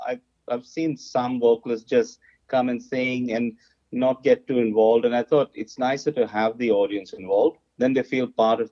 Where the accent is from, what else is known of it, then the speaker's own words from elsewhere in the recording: Karachi, Sindh, Pakistan; moved away as an adult; now in Australia; I grew up in the city of Karachi, which is in Pakistan. Oh, really? Okay. Yeah. And I migrated to Australia when I was, I think, 27 in 1991.